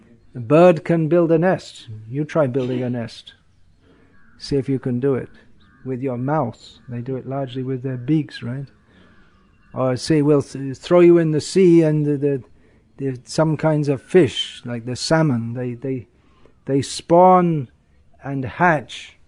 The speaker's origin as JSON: {"language": "English", "region": "England", "country": "United Kingdom", "said": "It's French name, so being English, I'm a little wary about pronouncing French words"}